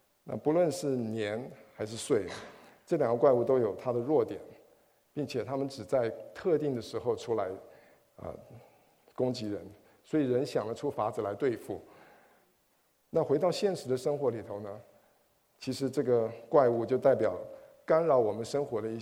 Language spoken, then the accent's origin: Chinese; China; 我们可以了解我们中国人的思维哈。